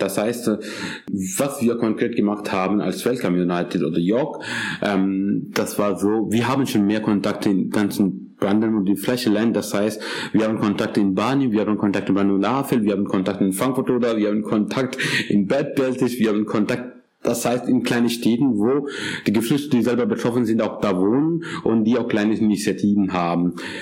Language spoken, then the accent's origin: German; Pakistan; German is a second language; Ich komme übrigens aus Pakistan.